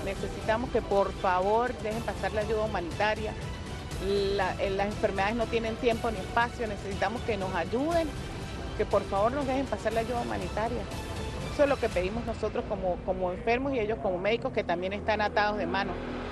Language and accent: Spanish; Venezuela; Yo soy paciente renal, vengo de Venezuela